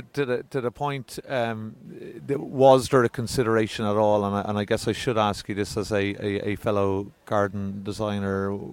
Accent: Leinster, Ireland; We're seasoned men from the North County of Dublin.

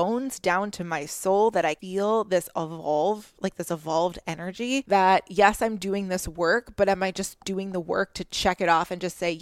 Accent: Midwest, United States; I'm from the Midwest. I'm in Michigan and it's winter time.

